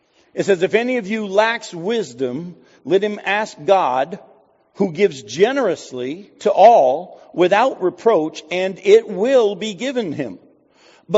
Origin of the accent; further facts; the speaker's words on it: New England, United States; I grew up in New England and loved whoopie pies, and you don't get them down south.